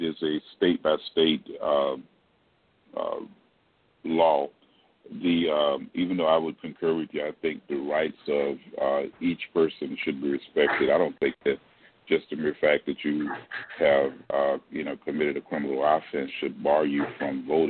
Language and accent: English; Florida, United States; Well, you know, it seems like my home state of Florida has always, it's now become the example for many of these challenges.